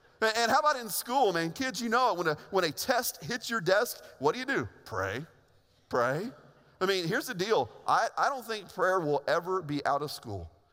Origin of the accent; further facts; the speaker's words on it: Indiana, United States; I remember being a little kid growing up in Indiana.